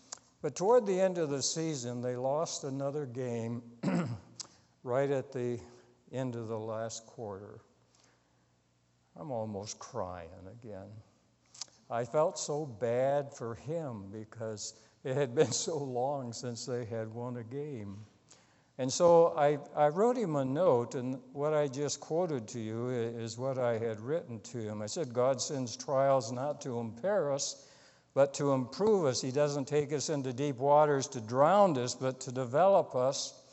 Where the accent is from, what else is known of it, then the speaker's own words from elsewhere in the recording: Allegan, Michigan, United States; Growing up in Allegan, every boy's dream were going to be a Detroit Tiger.